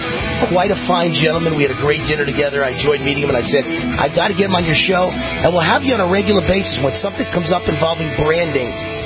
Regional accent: Mount Vernon, New York, United States; I grew up on the Bronx borderline in Mount Vernon, New York.

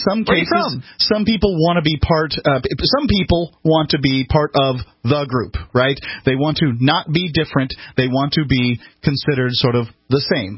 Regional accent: Sarasota, Florida, United States; accent: New England; I'm from Sarasota, Florida.

